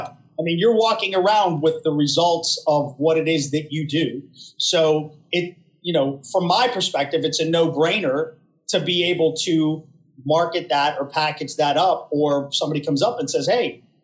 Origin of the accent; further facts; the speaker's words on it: Coraopolis, Pennsylvania, United States; I'm originally from Coriopolis, Pittsburgh, Pennsylvania.